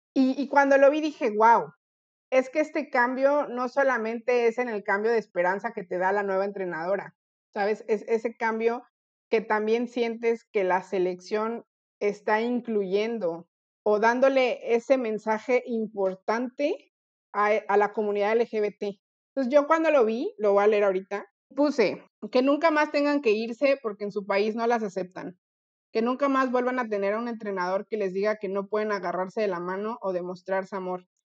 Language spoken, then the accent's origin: Spanish; Mexico; lo que importa es que somos mexicanas